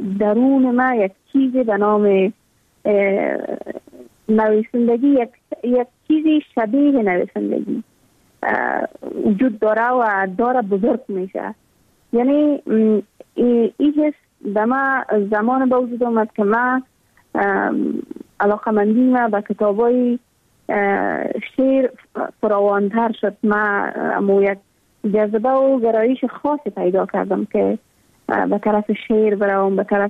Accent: Afghanistan; ما هم مثل میلیون ها دختر دیگه در دامن جنگ بزرگ شدیم و در همون سیاترین سالایی که در تمام ولایت افغانستان دروازه‌های مکتب برای دخترها بسته بود.

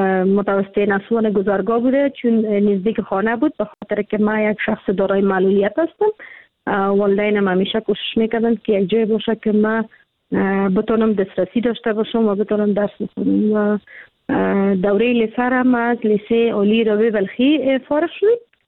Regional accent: Kabul, Afghanistan; متولد کابل هستم. در کابل زاده شدیم، در کابل کلان شدیم، درس خواندیم که دوره متوسطه و ابتدایی خود متوسطه نسوان گذرگاه بوده، چون نزدیک خانه بود.

